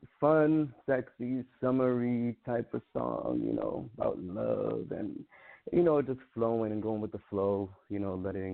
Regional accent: New York, United States; also born or lived in Puerto Rico; because I was born in Puerto Rico. So once I turned like about 4 years old, we left to New York.

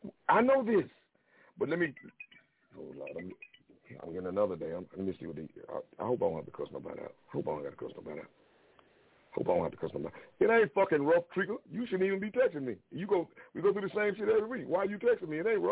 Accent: the South, United States; Oh, I forgot to tell y'all, I'm from the South, so I don't say white people. I said folks.

